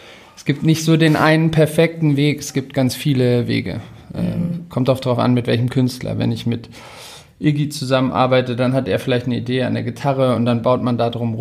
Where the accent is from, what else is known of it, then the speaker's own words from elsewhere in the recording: Munich, Bavaria, Germany; ich komme aus München, bin Musikproduzent, 36.